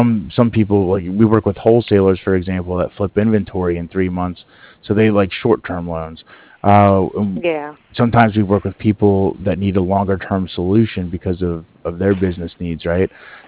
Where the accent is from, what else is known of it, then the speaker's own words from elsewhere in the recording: East Coast, United States; I used to bank with them. I'm from the East Coast.